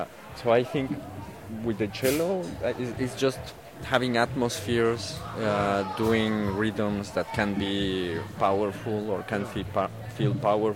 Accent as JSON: {"language": "English", "region": "Mexico City", "country": "Mexico", "second_language": "English", "said": "My country is Mexico. I come from Mexico City."}